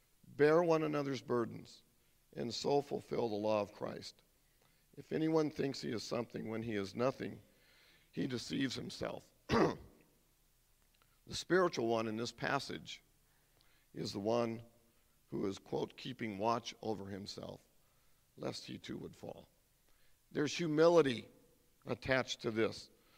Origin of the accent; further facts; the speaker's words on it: United States; because I'm an American.